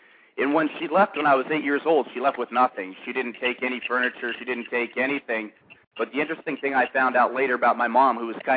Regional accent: Toronto, Ontario, Canada; I grew up in Toronto, Canada, and as a young boy, I came from a very dysfunctional family

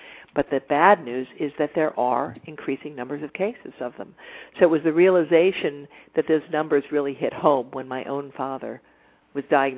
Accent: Pittsburgh, Pennsylvania, United States; But the downside of growing up in Pittsburgh in the Monongahela Valley is exactly what the question you're asking is all about.

